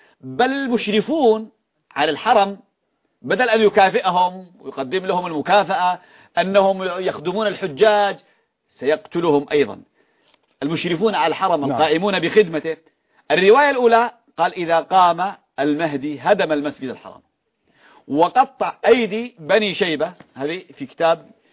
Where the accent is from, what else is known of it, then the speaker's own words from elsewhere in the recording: Yemen; كما يقول عندنا في اليمن